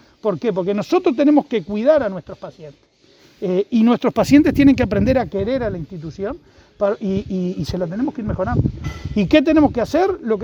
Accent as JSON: {"language": "Spanish", "country": "Uruguay", "said": "todos los uruguayos que somos de ACE"}